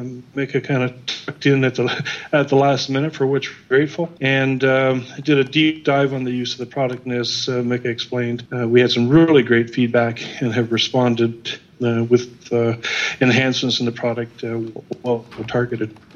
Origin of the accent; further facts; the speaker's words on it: Canada; Because I'm Canadian, our first introduction was